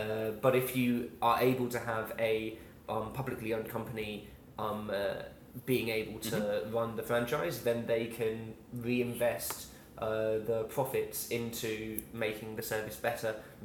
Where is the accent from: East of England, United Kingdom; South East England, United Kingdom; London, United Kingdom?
East of England, United Kingdom; I grew up on the Abellio Greater Anglia line out east